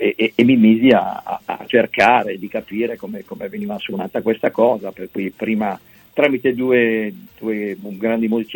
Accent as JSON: {"language": "Italian", "town": "Milan", "region": "Lombardy", "country": "Italy", "said": "Io vengo da Milano"}